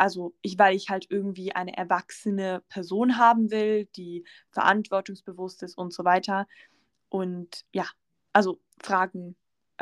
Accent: Switzerland; ja, bei uns in der Schweiz sind viele Besitzer

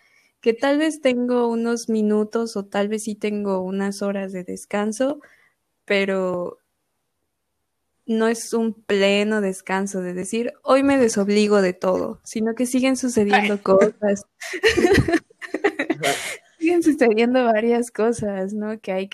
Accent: Mexico; creo que como mexicanas, como mexicanos, solemos ser muy atascados

